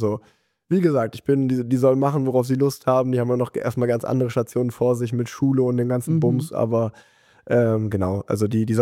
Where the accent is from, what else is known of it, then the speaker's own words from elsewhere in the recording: Kesselbüren, North Rhine-Westphalia, Germany; Ich bin halt in Unna groß geworden, oder nicht mal richtig in Unna, sondern eigentlich noch in einem Dorf vor Unna, in Kesselbüren, da wohnen 700 Menschen.